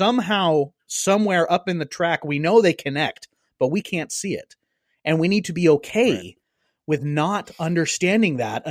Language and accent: English; Louisiana, United States; and I'm Cajun here, guys.